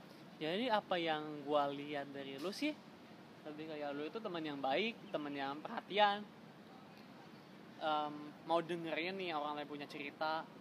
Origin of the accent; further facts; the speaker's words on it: Bandung, West Java, Indonesia; also born or lived in Japan; now in Jakarta, Indonesia; Gue kan merantau kan, gue dari Bandung ke Jakarta, Jepang, balik lagi. Bukan balik Bandung, balik Jakarta juga kan.